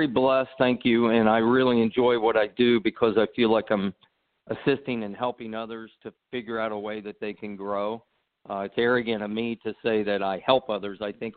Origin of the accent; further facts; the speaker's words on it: Midwest, United States; And I grew up in the Midwest in a steel town, and it was a very bad economy at the time.